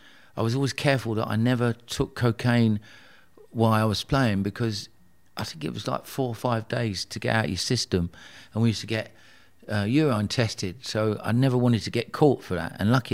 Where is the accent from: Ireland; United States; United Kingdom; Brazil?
United Kingdom; Tooting, London; You know, all of a sudden, like, I'm a kid from Tooting, I'm getting into nightclubs